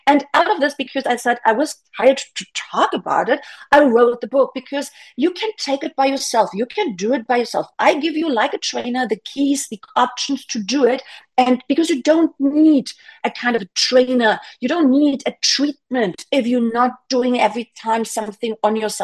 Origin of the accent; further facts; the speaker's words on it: Switzerland; I'm from Switzerland.